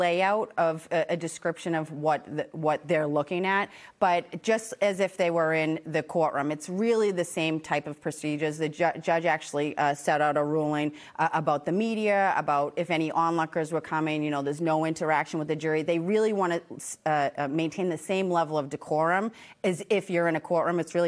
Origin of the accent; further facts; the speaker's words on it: New England, United States; We're all from New England. I think everybody can imagine what it was like.